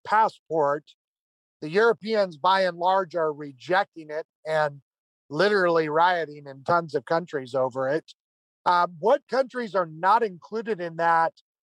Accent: United States; to be honest, as an American, I'm a little bit embarrassed that the French have started to riot and protest before the Americans have.

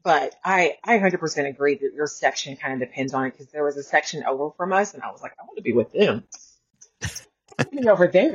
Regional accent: Tennessee, United States; and I'm from Tennessee. I'm not from Florida part of stuff. I know what cold is.

